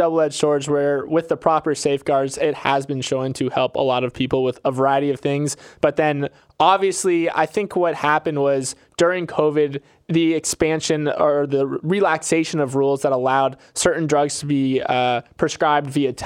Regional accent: Florida, United States; I mean, I'm from Florida and Publix is my retailer of choice

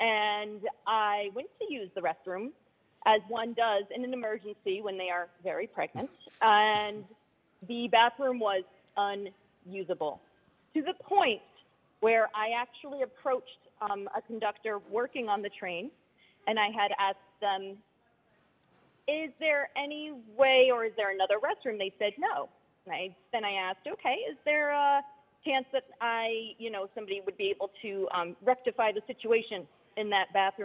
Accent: New Bedford, Massachusetts, United States; As I grew up in New Bedford.

